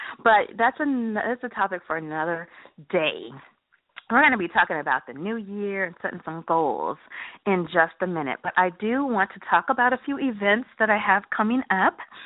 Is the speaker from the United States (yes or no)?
yes; California, United States; I am from California, so I really enjoy warm weather, but I'm actually having fun.